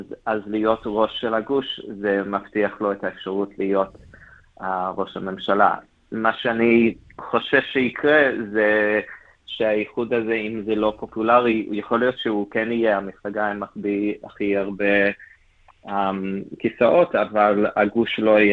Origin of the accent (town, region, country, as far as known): Melbourne, Victoria, Australia; born or raised there; moved away as an adult; now in Israel